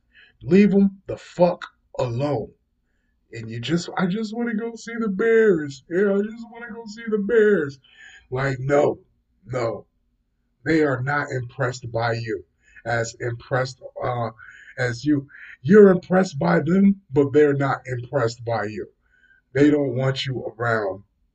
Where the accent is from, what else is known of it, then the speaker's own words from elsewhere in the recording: New Brunswick, New Jersey, United States; got a story about my hometown. New Brunswick, New Jersey.